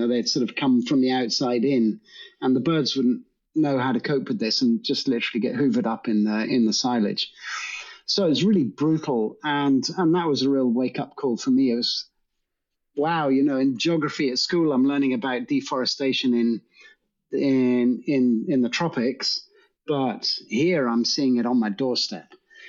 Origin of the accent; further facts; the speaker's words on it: Ireland; also born or lived in Brunei; So we moved back to Ireland when I was about six. My father was in the British Army and I was born in Brunei, near to where orangutans live.